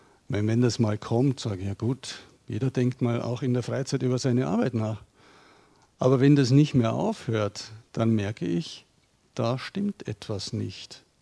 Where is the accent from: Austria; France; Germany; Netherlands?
Germany; Bavaria; Und wenn man in Bayern T-Shirts drucken würde, wo ich herkomme, dann würden ähnliche Sprüche auf Bayerisch draufstehen.